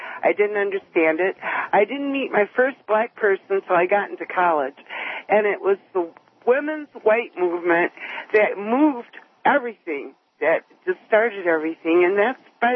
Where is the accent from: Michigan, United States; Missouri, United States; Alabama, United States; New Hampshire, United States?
Michigan, United States; Dearborn; I just want to let you know that I'm 54 years old. I'm college educated from Dearborn, Michigan.